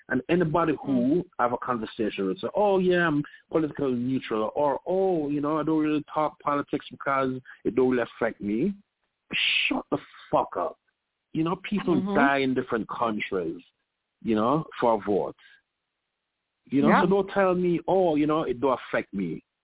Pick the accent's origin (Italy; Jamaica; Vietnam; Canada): Jamaica; now in United States; I'm from Jamaica originally. You know, I'm here since 2001. And I belong here.